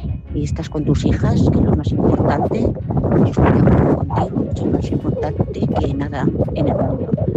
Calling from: Madrid, Community of Madrid, Spain; de Madrid.

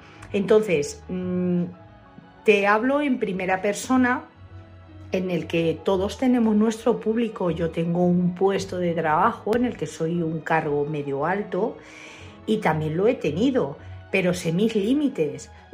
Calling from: Madrid, Community of Madrid, Spain; de Madrid.

